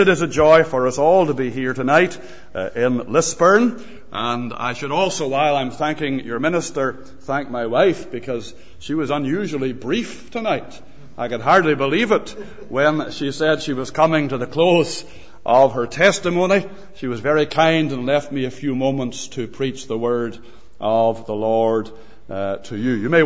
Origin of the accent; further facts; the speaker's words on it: Canada; now in Rasharkin, United Kingdom; I am, as you can tell, not local. I am Canadian, although we've been living as a family for the last 6 or 7 years in Risharkin.